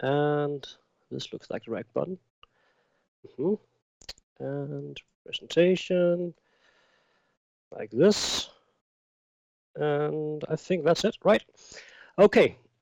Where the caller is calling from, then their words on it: Iceland; So I'm calling in from Iceland, and you might have a little bit of snow up there, but I have quite a lot